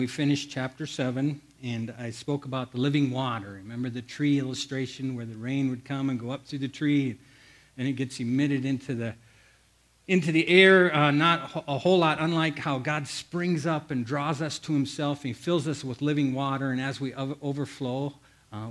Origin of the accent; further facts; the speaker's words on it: Osage, Iowa, United States; I remember as a young boy, I grew up in Osage, Iowa, a small rural town in Iowa. That's where I grew up.